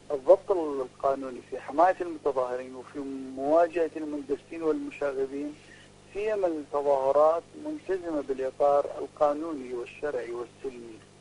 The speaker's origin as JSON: {"language": "Arabic", "town": "Baghdad", "region": "Baghdad Governorate", "country": "Iraq", "said": "أنا من بغداد"}